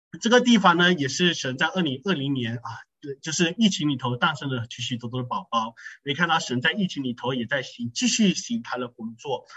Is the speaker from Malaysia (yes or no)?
yes; Malaysia; 虽然我是在马来西亚长大， 但是我真的没有想到哦，原来马来西亚还有这样子的一个地方